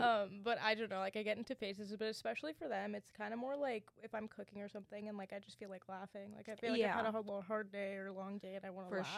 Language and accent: English; Brampton, Ontario, Canada; I'm from Brampton, guys.